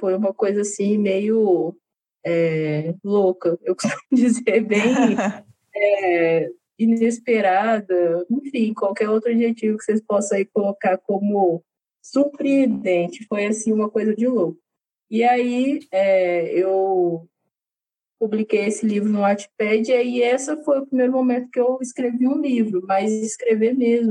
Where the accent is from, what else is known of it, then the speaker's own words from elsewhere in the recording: Minas Gerais, Brazil; Eu sou mineira. Tenho 28 anos, sou escritora, moro aqui no interior de Minas Gerais, sou negra, lésbica, caminhoneira